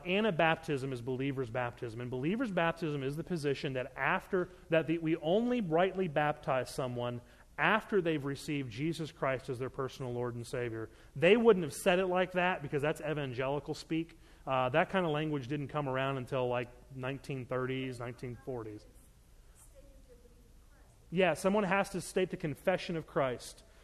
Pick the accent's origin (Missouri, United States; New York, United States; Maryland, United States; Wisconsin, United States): Maryland, United States; I grew up growing up in Maryland. About 45 minutes north of us was Amish country, Lancaster.